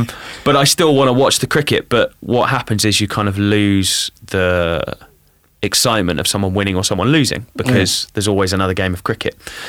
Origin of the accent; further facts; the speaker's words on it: London, United Kingdom; I grew up in Southwest London